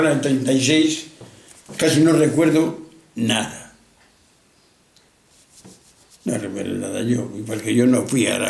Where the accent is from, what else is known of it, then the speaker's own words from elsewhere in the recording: Quintanarraya, Castile and León, Spain; born there; En este pueblo, Quintana Raya.